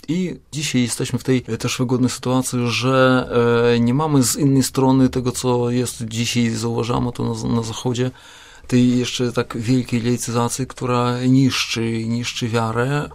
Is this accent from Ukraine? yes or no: no; Vitebsk Region, Belarus; rzeczywiście pochodzę z tej ziemi i jako kapłan od początku pracowałem